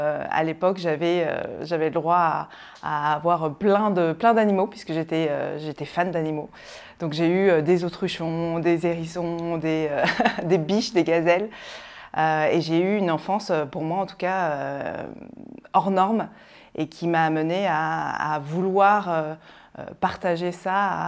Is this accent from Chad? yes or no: yes; N'Djamena, Chad; also born or lived in Rochefort-sur-Mer, France; mes parents sont partis en Afrique pour vivre une expatriation et je suis arrivée à 3 mois au Tchad, à N'Djamena exactement.